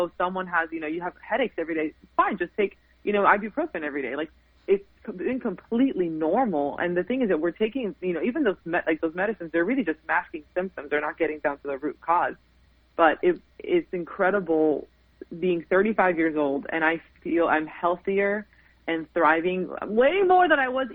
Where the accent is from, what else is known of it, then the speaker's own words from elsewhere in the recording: Miami, Florida, United States; I mean, I grew up in Miami, so there was a lot of them.